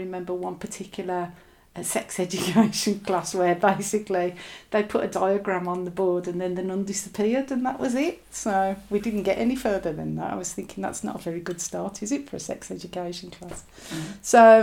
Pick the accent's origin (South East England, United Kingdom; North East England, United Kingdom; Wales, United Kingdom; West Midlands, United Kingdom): West Midlands, United Kingdom; Birmingham; moved away; I was born in Selly Oak at the QE Hospital and lived in King's Heath from the time I was born up until 1974 when I moved to Ireland.